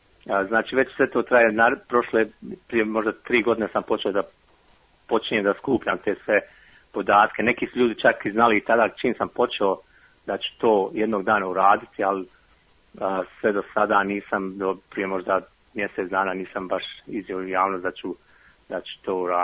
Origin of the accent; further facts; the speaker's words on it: Vareš, Federation of Bosnia and Herzegovina, Bosnia & Herzegovina; moved away as an adult; also born or lived in Germany; now in Brisbane, Australia; Pa, rođen sam u Varešu 1967. godine i tamo sam živio sve do početka rata. Poslije toga sam otišao za Njemačku, živio u Njemačkoj 7 godina, poslije toga sam došao u Australiju i od 97. godine živim u Australiji tu.